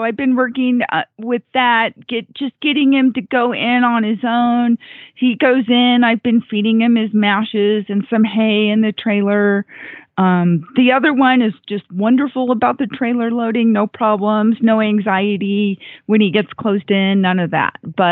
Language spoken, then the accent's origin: English; Gardnerville, Nevada, United States; from Gardnerville, Nevada.